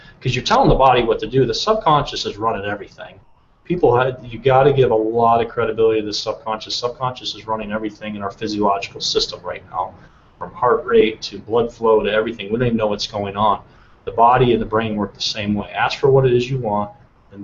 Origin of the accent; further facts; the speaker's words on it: Midwest, United States; I'm from the Midwest, so I actually prefer trees, believe it or not.